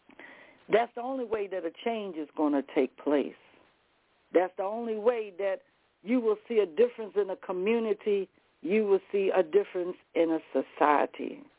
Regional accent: the South, United States; I told you I'm old country girl. I'm from the South.

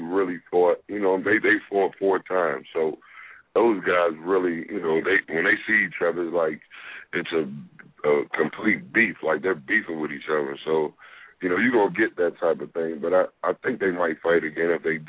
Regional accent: Washington, District of Columbia, United States; Yeah, I mean, I grew up in Washington, D.C. You know, my mom had food stamps.

